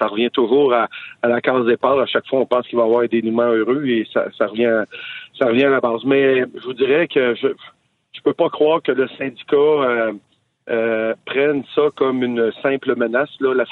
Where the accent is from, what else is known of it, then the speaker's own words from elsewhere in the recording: Quebec, Canada; Au Québec, là, on est capable de fournir les abattoirs du Québec, nous autre